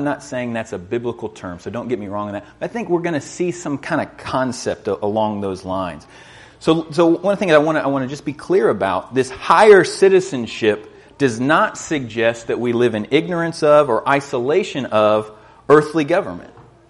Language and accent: English; United States; We can identify with the Philippians in that because we're American citizens and there's a lot of privilege and blessing and status that goes along with that.